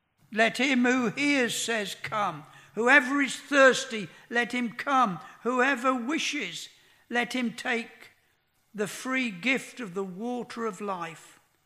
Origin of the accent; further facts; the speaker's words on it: United Kingdom; Well, then I'm British, aren't I?